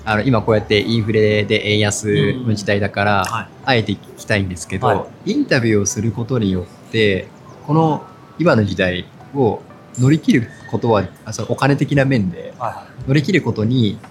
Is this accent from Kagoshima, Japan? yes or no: yes; Kagoshima, Japan; あの僕鹿児島出身なんですけど